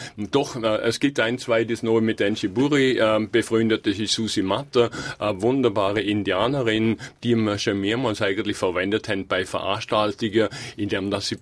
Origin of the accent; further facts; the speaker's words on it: Switzerland; wir als Schweizer Karl-May-Freunde